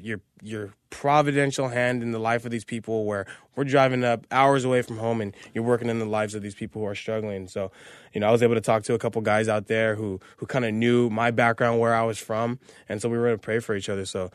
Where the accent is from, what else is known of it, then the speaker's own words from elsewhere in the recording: Azusa, California, United States; I'm from Azusa, California.